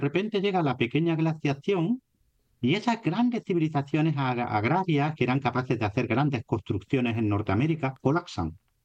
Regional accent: Spain; de la que nosotros somos responsables, los españoles

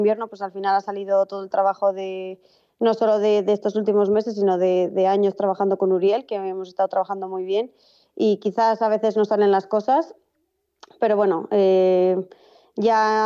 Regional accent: Madrid, Community of Madrid, Spain; also born or lived in Las Palmas; O sea, simplemente nací en Las Palmas y me he criado en Madrid.

